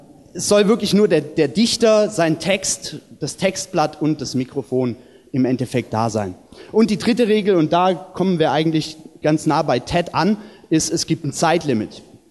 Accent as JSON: {"language": "German", "town": "Nagold", "region": "Baden-Württemberg", "country": "Germany", "tie": "born or raised there", "said": "Das war also zu meiner Heimat und zu meinem Herkommen hier in Nagold, wunderschön."}